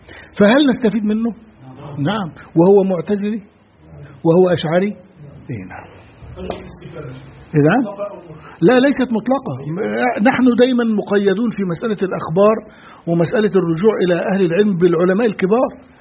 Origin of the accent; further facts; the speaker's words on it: Egypt; عندنا في مصر